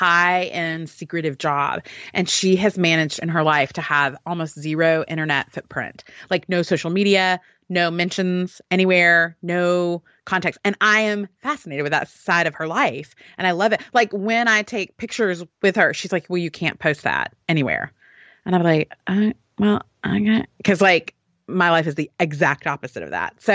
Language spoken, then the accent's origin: English; Alabama, United States; Oh my gosh, I'm from Alabama.